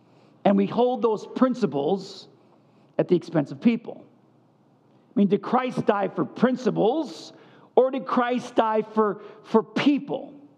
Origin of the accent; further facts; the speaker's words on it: Buffalo, New York, United States; I grew up in Buffalo, New York, 18 winters. Imagine 18 Buffalo winters.